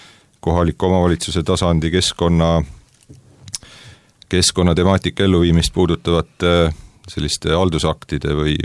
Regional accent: Saare County, Estonia; ma olen ise Saaremalt pärit

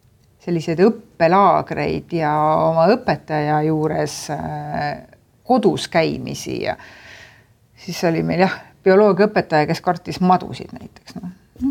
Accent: Kuressaare, Saare County, Estonia; Suuremal saarel on minu juurikad Kuressaares ja Vättapoolsaarel. Et Vättapoolsaarel elavad siia maani minu vanemad ja minu vanaema. Vennapere elab küll nüüdseks juba Tallinnas ja mina siis Kõrvalsaarel.

